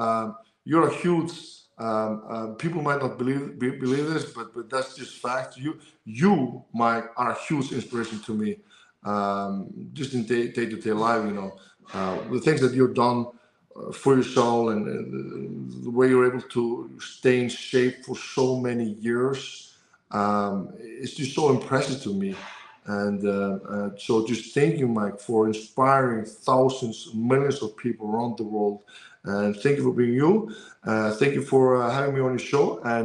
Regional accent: Iceland; English is a second language; So home right now, it has always been Iceland. I'm born and raised in Iceland. I live in Iceland. I'm close to the capital, Reykjavik. I live in a town called Kópavog, Garðabær.

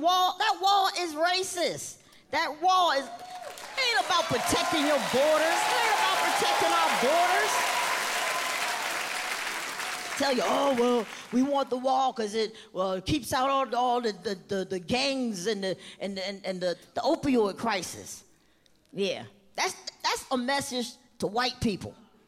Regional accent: Virginia, United States; Look, I'm from Virginia, right? And whenever I go home, wait a minute.

